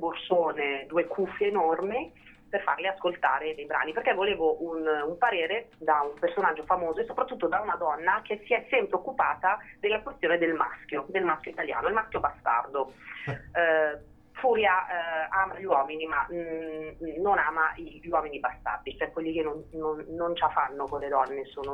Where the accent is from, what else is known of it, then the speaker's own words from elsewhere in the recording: Milan, Lombardy, Italy; Sono nata a Milano, sono tutta milanese.